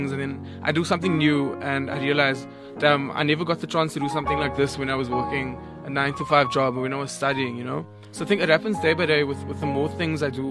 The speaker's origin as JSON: {"language": "English", "town": "Cape Town", "region": "Western Cape", "country": "South Africa", "said": "So I didn't know what was happening back home in Cape Town, obviously, because I'm from Cape Town."}